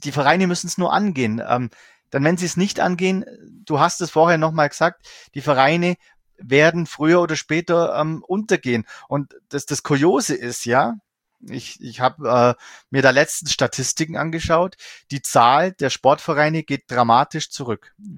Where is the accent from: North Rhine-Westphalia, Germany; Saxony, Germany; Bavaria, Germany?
Bavaria, Germany; ich komme aus dem Allgäu